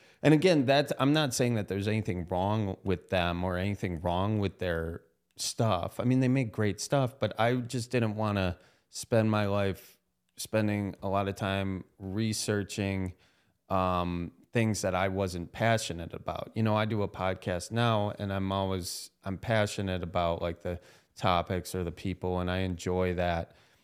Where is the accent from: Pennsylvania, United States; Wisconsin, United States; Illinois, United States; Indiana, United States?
Wisconsin, United States; accent: Wisconsin; my Wisconsin accent always came out and was always kind of an issue. I would say some words wrong.